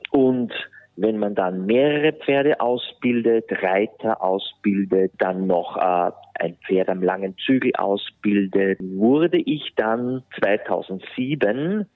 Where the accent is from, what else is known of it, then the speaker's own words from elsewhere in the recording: Neuhofen an der Ybbs, Lower Austria, Austria; Also ich bin in Niederösterreich aufgewachsen, in Neuhofen an der Ips, am Hof meiner Eltern. Wir hatten ein Gestüt zu Hause.